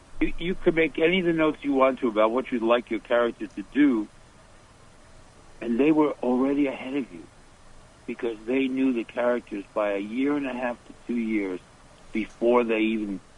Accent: Queens, New York, United States; also born or lived in Brooklyn; I was raised in Brooklyn and Queens.

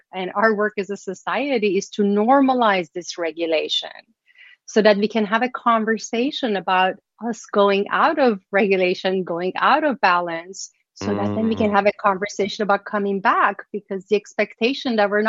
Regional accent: Iran; I was born and raised in Iran. And when I was growing up, there was war and there was rocket bombs.

